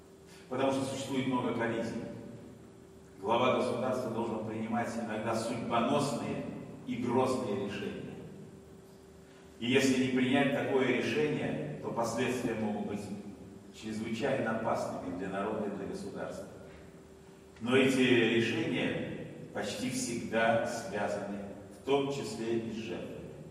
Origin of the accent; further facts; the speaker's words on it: Saint Petersburg, Russia; близкого и для вас, и для меня, потому что мы оба из Санкт-Петербурга.